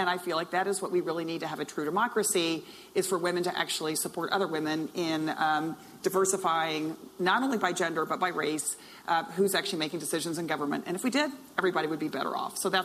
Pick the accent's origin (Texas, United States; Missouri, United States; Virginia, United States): Texas, United States; So I come from Texas and had the... So I had an interesting background where definitely women never had the chance to play football.